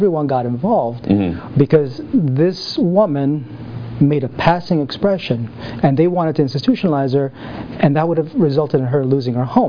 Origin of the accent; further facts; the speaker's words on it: Romania; I'm from Romania.